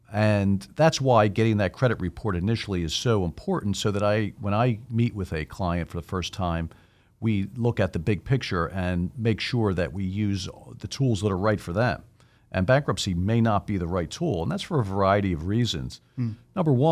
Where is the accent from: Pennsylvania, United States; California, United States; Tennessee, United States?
Pennsylvania, United States; Philadelphia; So I was born in Philadelphia